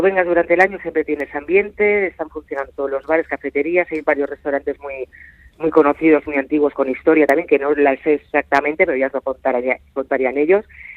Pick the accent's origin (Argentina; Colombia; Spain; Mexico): Spain; Bilbao, Basque Country; moved away; me fui de Bilbao en 2004 y me fui a Murcia, mi hermana vivía allí